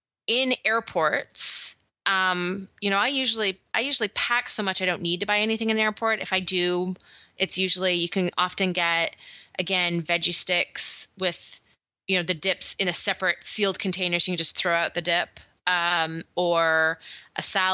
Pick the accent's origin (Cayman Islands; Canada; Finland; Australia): Canada; now in United States; So I travel between America and Canada fairly frequently because I'm Canadian and I live in America.